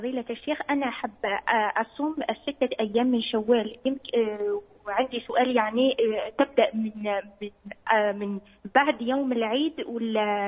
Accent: Algeria; now in France; أنا جزائرية مقيمة في فرنسا

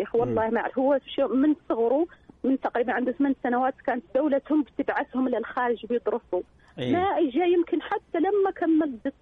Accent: Algeria; مثلا أنا في بلدي الجزائر بديه بالدينار

